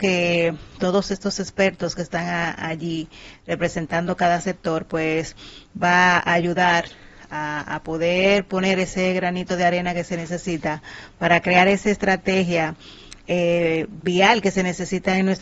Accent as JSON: {"language": "Spanish", "country": "Dominican Republic", "said": "eso nos dice mucho como dominicanos"}